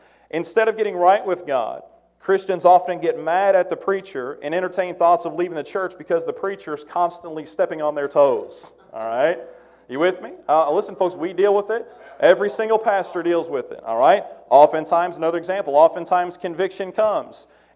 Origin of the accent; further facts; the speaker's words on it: Kentucky, United States; I'm going to butcher this because I'm from Kentucky, all right?